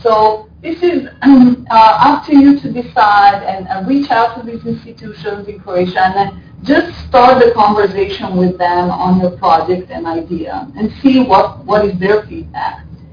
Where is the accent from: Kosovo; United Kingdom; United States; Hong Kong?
Kosovo; So I am originally from Kosovo